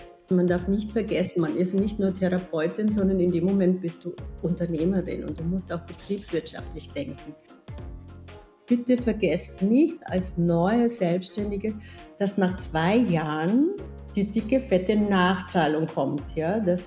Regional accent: Bavaria, Germany; moved away as an adult; now in Vienna, Austria; Also ich komme aus dem Chiemgau, wunderschöne Chiemgau, ganz nahe von Salzburg, 25 Kilometer weg, allerdings auf der bayerischen Seite.

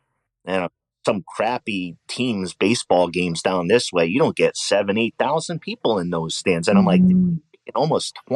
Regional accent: East Coast, United States; I grew up on the East Coast.

